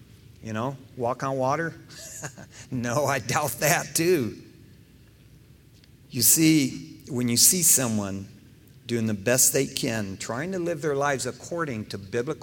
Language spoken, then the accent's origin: English; East Detroit, Michigan, United States; of course, I grew up in East Detroit, Michigan. And off of Detroit, there's a little island called Belle Isle.